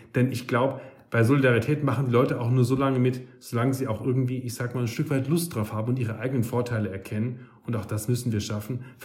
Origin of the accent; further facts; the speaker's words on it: Munich, Bavaria, Germany; denn ich kann mir eben für 10 Euro in München, in meiner Heimat, wahrscheinlich weniger Wohnraum leisten